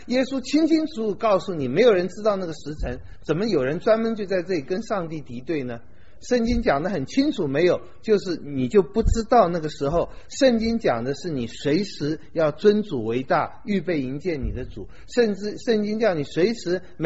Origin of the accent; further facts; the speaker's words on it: Taiwan; 我们从台湾来的，尤其像我这种老一点的才知道